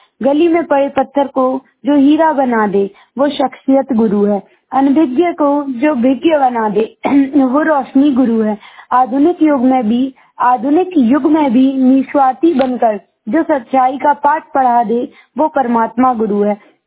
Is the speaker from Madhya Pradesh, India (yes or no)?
yes; Imliya Bagaura, Madhya Pradesh, India; मैं ग्राम इमलिया बगौरा जिला नरसिंहपुर की निवासी हूँ।